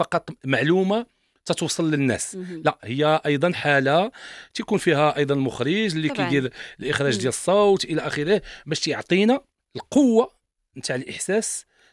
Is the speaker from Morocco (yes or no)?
yes; Morocco; بلهجتنا المغربيه، بتعبيراتنا المغربيه